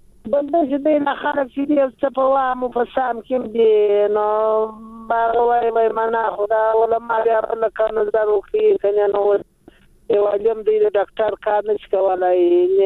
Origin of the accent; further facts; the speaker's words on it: Uruzgan, Afghanistan; روزګان ولایت